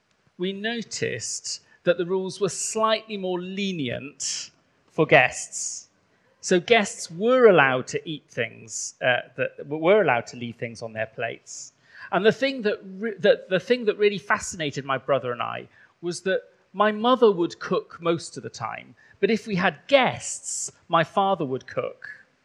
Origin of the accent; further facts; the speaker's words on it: Wales, United Kingdom; first language Welsh; English is a second language; I come from the deepest, darkest part of rural Wales. My first language is Welsh. And I was brought up in quite a traditional household.